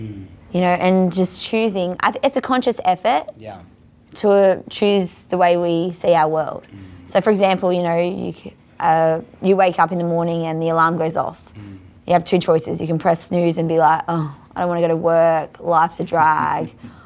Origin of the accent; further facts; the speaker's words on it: Woy Woy, New South Wales, Australia; I have it in my hometown in Woi Woi.